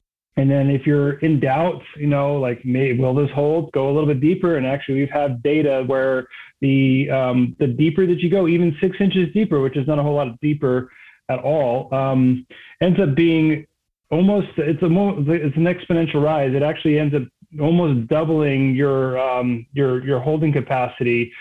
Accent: Maryland, United States; So I grew up on the East Coast, just north of DC

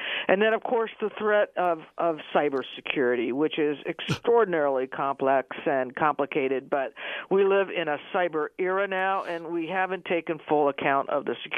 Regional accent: New Mexico, United States; also born or lived in Arizona; I grew up in New Mexico. I spent most of my adult life in Arizona.

